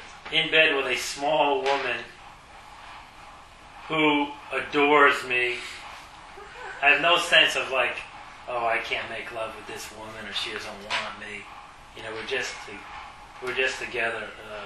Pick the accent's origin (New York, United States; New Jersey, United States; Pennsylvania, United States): New Jersey, United States; I'm in my childhood room from my growing up in New Jersey.